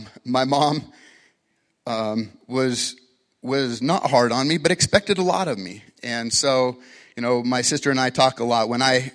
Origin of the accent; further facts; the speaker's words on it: Wyoming, United States; I'm from Wyoming, to move back to Wyoming.